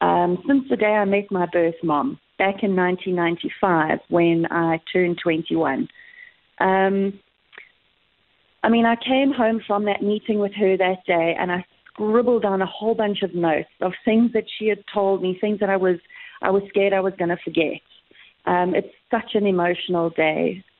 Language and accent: English; Durban, KwaZulu-Natal, South Africa; It's set in Durban, where I was born and I grew up.